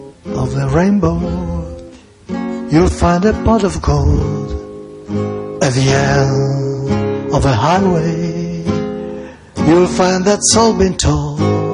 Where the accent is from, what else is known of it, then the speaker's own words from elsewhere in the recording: Florence, Tuscany, Italy; io sono di Firenze